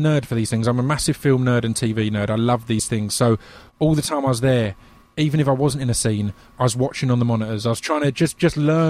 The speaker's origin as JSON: {"language": "English", "country": "United Kingdom", "said": "Just that was just for me as a British guy to hear him talking about the British scene"}